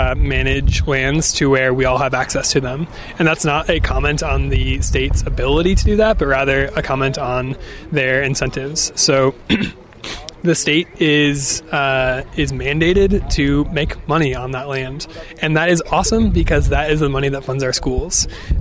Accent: Connecticut, United States; moved away as an adult; now in Idaho, United States; I grew up in Connecticut, but I moved here 10 years ago.

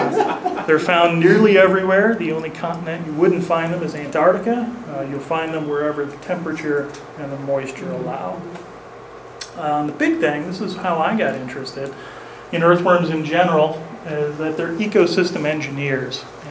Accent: Illinois, United States; he sent this letter to Smith in Urbana, Illinois, my home state

